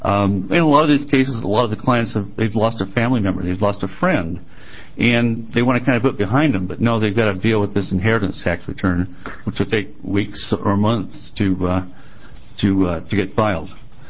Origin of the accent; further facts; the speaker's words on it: Portland, Oregon, United States; I'm a CPA from Portland.